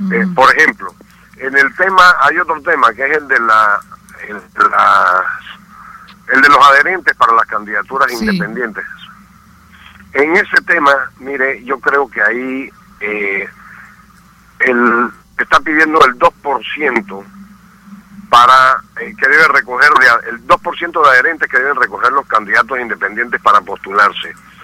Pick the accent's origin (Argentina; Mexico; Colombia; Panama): Panama; en el primer debate como ciudadano panameño interesado en los asuntos democráticos de nuestra nación.